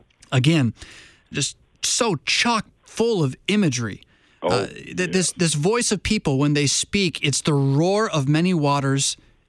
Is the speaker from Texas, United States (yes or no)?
no; San Diego, California, United States; I remember growing up in San Diego, the beach, and the sound of the waves on the sea.